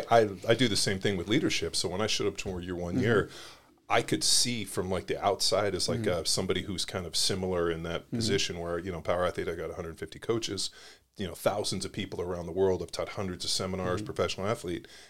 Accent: Palos Verdes, California, United States; So I'm from Palos Verdes.

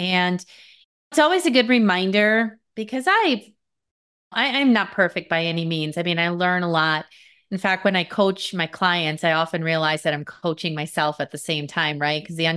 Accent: Wisconsin, United States; I grew up in the Midwest, Wisconsin here in the States.

